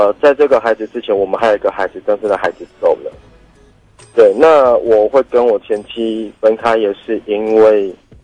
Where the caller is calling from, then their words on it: Kaohsiung, Taiwan; 我是高雄的